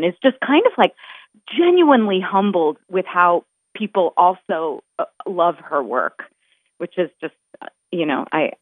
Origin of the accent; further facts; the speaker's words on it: Midwest, United States; I'm a Midwesterner. I'd never even been to New England before I met him.